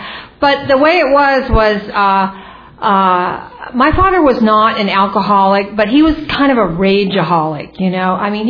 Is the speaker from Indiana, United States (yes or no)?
no; California, United States; As I said, I grew up in Northern California. There were four of us initially.